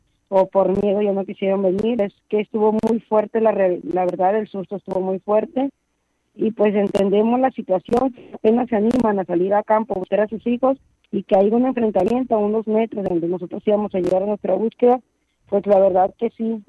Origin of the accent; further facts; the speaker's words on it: Sonora, Mexico; yo solamente soy la que vengo de Sonora.